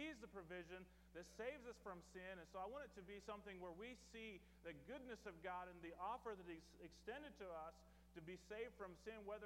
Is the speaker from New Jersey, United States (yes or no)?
no; Kentucky, United States; I am from Kentucky.